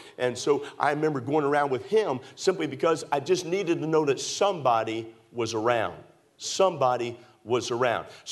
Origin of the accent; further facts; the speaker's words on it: Maryland, United States; and by the way, I was raised in Maryland. It gets kind of cold in Maryland during the winter times.